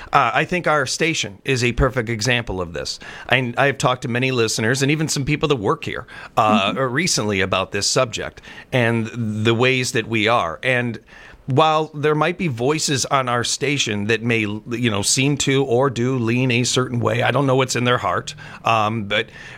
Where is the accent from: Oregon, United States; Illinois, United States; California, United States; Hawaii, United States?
Illinois, United States; Chicago; I grew up in a very political family. Growing up in Chicago, you are going to learn about politics.